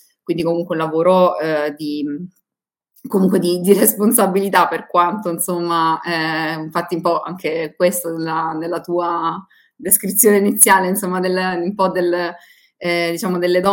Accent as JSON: {"language": "Italian", "town": "Palmi", "region": "Calabria", "country": "Italy", "tie": "born or raised there", "also_born_or_lived": "Umbria", "moved": "as an adult", "lives_now": "Rome, Italy", "said": "io sono nata e cresciuta in Calabria, sono di Palmi, provincia di Reggio Calabria, e per studio mi sono trasferita subito, diciamo, a 18 anni, prima in Umbria, poi per lavoro a Roma, dove ancora oggi vivo."}